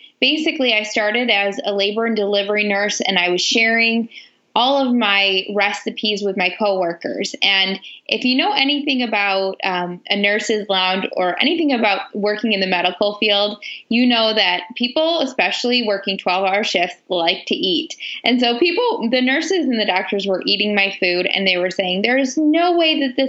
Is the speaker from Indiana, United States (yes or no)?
no; Michigan, United States; So I am from Michigan, and I'm married to my high school sweetheart.